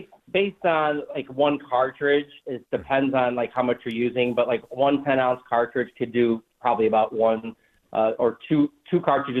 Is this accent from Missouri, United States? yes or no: no; Cleveland, Ohio, United States; when growing up in Cleveland, we had a house and right on Lake Erie.